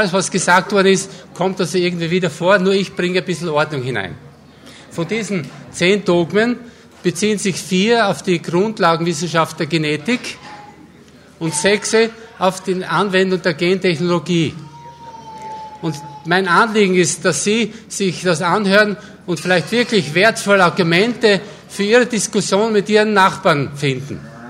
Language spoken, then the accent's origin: German; Austria; Ich habe sogar die Biotechnologie vor 35 Jahren gegründet bei uns in Österreich.